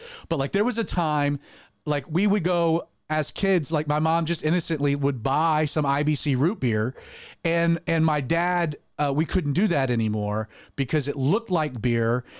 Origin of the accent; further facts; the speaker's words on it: the South, United States; I'm born and bred in the South.